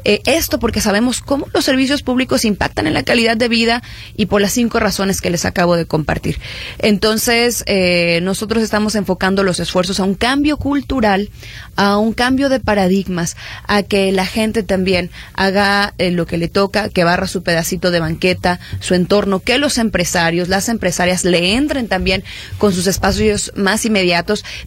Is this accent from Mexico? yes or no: yes; Guadalajara, Jalisco, Mexico; lo que tenemos que hoy hacer como tapatías y tapatíos es sumarnos a este llamado